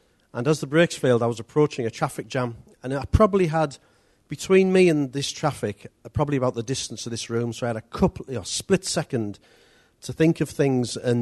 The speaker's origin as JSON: {"language": "English", "town": "Middlesbrough", "region": "North East England", "country": "United Kingdom", "tie": "born or raised there", "said": "I was brought up in Middlesbrough, brought up in an ordinary home. We never went to church or anything like that."}